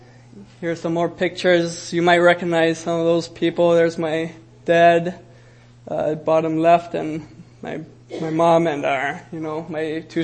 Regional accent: Zambia; I didn't know her at all until I went back to Zambia in 2013

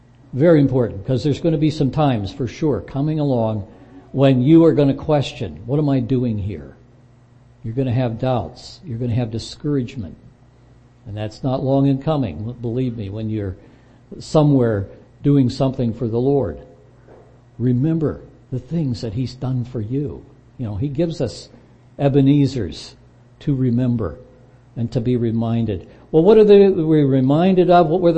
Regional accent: Brookville, United States; now in Michigan, United States; I'm an old Brookville boy. I wasn't born there, but that's my hometown and it'll always be, much as I like Michigan.

